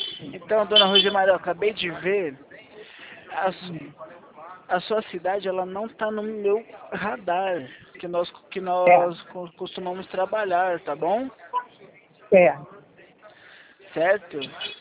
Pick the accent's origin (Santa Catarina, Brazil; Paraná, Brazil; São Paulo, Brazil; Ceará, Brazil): São Paulo, Brazil; Atibaia; ok? Eu sou aqui da cidade de Atibaia